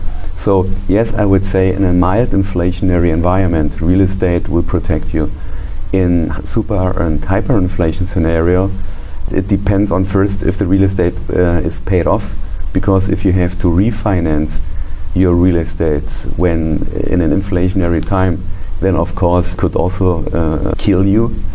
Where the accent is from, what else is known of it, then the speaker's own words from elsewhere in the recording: Berlin, Germany; I'm from Germany. I was born in Berlin, and I raised up in West Berlin, so it was in the free part of Berlin.